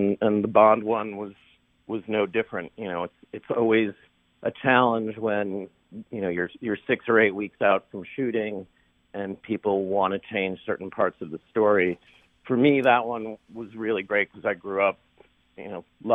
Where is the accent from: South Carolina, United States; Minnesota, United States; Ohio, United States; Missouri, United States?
Minnesota, United States; Golden Valley; I grew up in Golden Valley, and at some point my family kind of moved over by by Lake Calhoun, and I went to the University of Minnesota